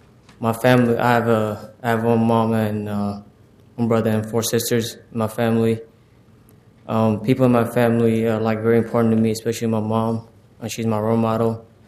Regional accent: Kenya; now in United States; I'm from Kenya, but I'm actually Somalian. I'm a junior at David Douglas High School.

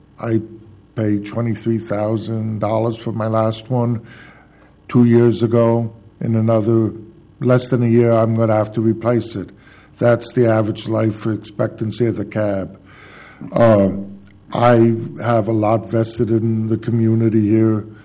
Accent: Albany, New York, United States; I grew up in Albany, New York, upstate New York, where Uber isn't there.

